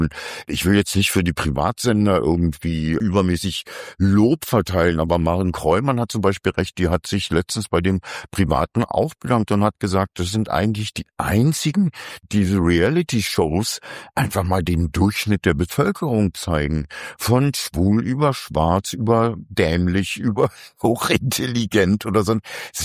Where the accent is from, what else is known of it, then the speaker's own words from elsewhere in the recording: East Germany, Germany; Ich bin Ossi